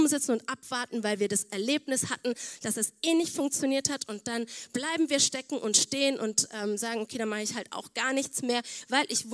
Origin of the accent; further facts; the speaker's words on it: Budapest, Hungary; German is a second language; now in Germany; Online-Gottesdienste von zu Hause zu verfolgen, von meiner Heimatgemeinde in Budapest